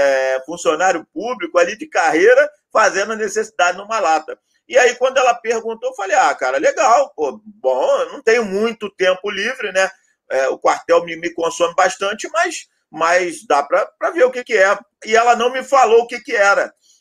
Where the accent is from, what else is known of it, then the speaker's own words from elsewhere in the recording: Rio de Janeiro, Brazil; Veja bem, eu sou aqui do Rio de Janeiro, né? Como boa parte das pessoas, eu sou de uma família assim muito pobre, né?